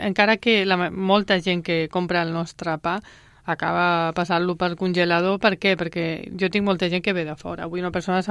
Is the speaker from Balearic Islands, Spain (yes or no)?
no; Sabadell, Catalonia, Spain; Jo sóc de Sabadell de tota la vida.